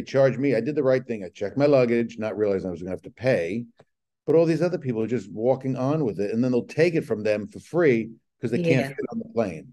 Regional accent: Brooklyn, New York, United States; I'm from Brooklyn, but I was born in New York.

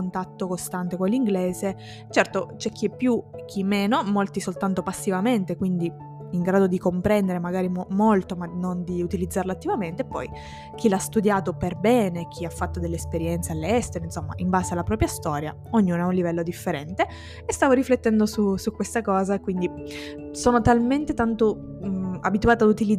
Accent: Sicily, Italy; accent: Sicilian; io sono bilingue come tantissimi altri di voi che magari non se ne rendono conto, perché in casa ho sempre parlato sia italiano che siciliano dalla nascita

